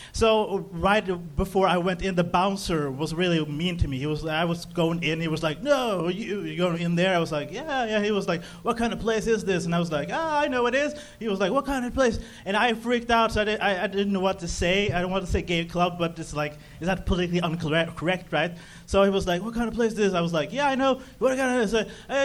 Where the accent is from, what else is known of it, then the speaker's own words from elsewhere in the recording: Norway; Yeah, I'm here from Norway, everybody.